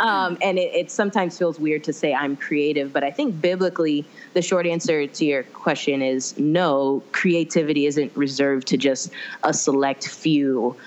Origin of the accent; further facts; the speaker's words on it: Orlando, Florida, United States; also born or lived in Philippines; now in Tampa, United States; I was born in the Philippines. My mom's Filipino Puerto Rican. My dad's Jamaican. I was raised in Orlando, Florida. Ended up going to college in Tampa, Florida, which is not too far, like 2 hours from there. And I live now in Tampa with my husband.